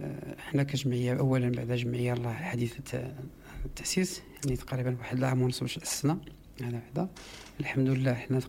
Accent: Morocco; هذا هو الإشكال اللي عندنا في المغرب حيث هو إشكال بنيوي كبير

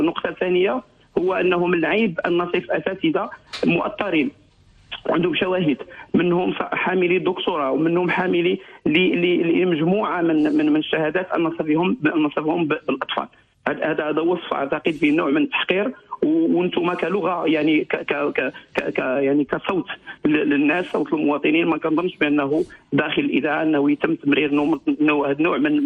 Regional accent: Morocco; انا كملاحظ كمغربي كمواطن

